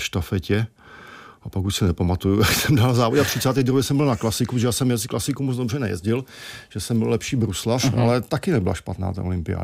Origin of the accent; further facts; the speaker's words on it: Orlické hory, Czechia; Já nevím, já jsem z Orlických hor